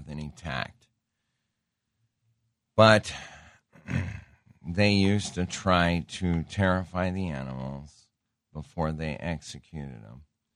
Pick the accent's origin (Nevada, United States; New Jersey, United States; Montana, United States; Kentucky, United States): Montana, United States; I grew up in Montana as a hunter.